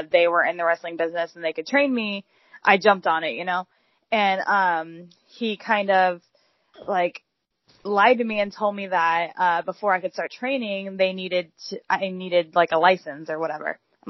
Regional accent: Cincinnati, Ohio, United States; the person that I was watching was from Cincinnati and where I'm from.

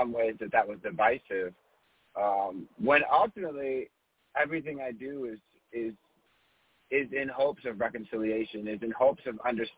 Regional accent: Midwest, United States; especially growing up in the Midwest, it just didn't really appeal to me.

